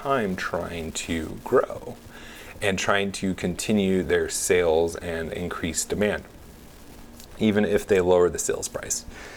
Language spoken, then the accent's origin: English; Austin, Texas, United States; I came from Austin, Texas, in that little liberal enclave that they have there in Texas.